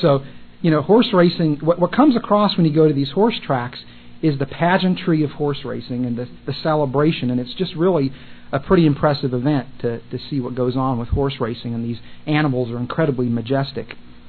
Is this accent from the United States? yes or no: yes; Midwest, United States; when we talk to people and tell them that we're from the Midwest, Ohio, Minnesota, Illinois, it's immaterial.